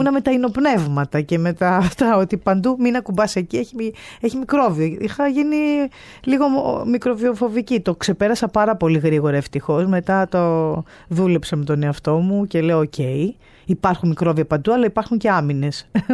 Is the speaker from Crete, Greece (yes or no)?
no; Giannitsa, Central Macedonia, Greece; Εκεί που μεγάλωσα, ναι, στο χωριό μου.